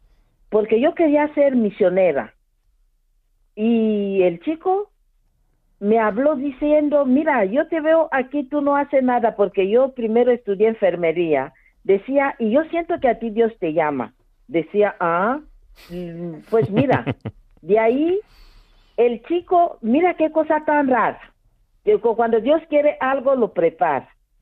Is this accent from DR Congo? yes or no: yes; DR Congo; moved away as an adult; also born or lived in Venezuela; now in Spain; Yo soy del Congo. Nací en África, República Democrática del Congo. Viví, bueno, cuando entré en las misioneras me mandaron a Venezuela y ahí he estado más de casi 30 años y desde 2015 estoy aquí